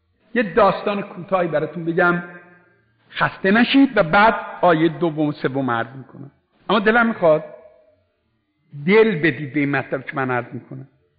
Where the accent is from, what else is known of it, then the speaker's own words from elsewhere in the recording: Iran; گفت آقا شما اهل کجا هستی؟ گفتم اهل ایران.